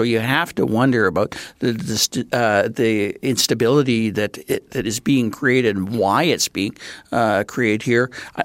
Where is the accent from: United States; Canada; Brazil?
Canada; And that's a remarkable thing as a Canadian. We can't agree on anything other than the fact that we're not Americans